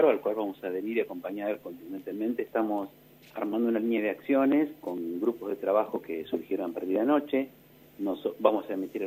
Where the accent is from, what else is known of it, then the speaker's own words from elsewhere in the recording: Argentina; como argentino, como argentina